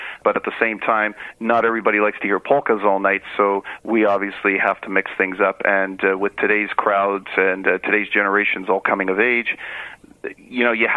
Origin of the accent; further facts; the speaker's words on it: Winnipeg, Manitoba, Canada; I grew up here in Winnipeg as a Canadian of Ukrainian heritage. And, you know, and growing up in that type of family and having rural roots